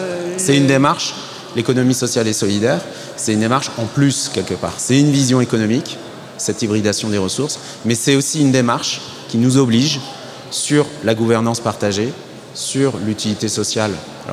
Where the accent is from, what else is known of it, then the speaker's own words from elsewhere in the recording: Hauts-de-France, France; moi, je viens du Nord, près de Valenciennes